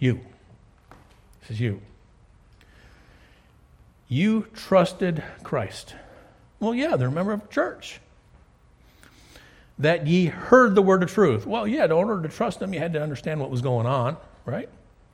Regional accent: Detroit, Michigan, United States; born there; I was born in Old Providence Hospital in downtown Detroit

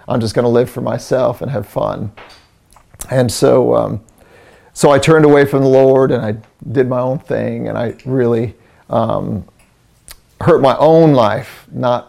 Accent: Illinois, United States; I was raised near Chicago, and it was a little town.

